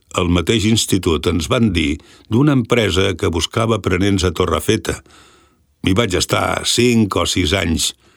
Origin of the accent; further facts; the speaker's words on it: Les Oluges, Catalonia, Spain; now in Sant Joan, Spain; No, jo sóc de les Oluges. Vaig venir a viure a Sant Joan quan em vaig casar.